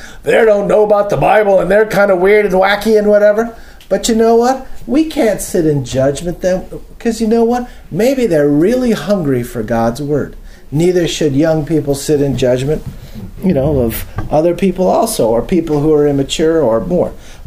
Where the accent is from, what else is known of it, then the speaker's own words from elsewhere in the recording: California, United States; I was a guy from California, had long hair. This was in 1970.